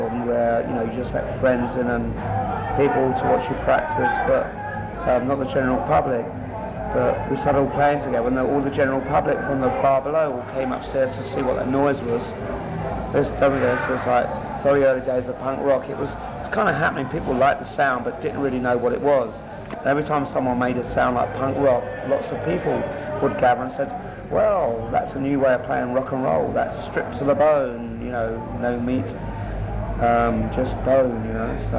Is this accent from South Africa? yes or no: no; England, United Kingdom; I'm an Englishman, but England exploits Scotland and Wales and Ireland, of course.